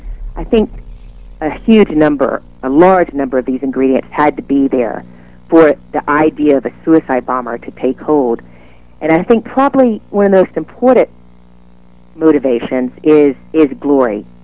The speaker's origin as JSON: {"language": "English", "region": "Southern United States", "country": "United States"}